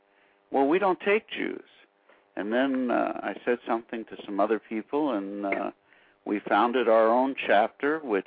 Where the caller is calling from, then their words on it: Washington, District of Columbia, United States; I'm calling from Washington, D.C.